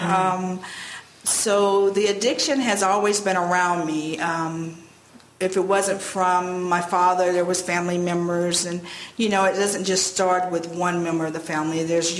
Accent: Florida, United States; I was born and raised in Florida. Most people know the location of Destin.

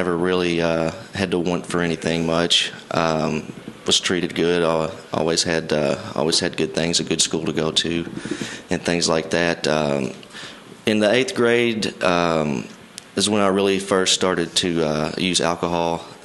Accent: Henderson, Kentucky, United States; I am from Henderson, Kentucky. I grew up in Henderson my whole life.

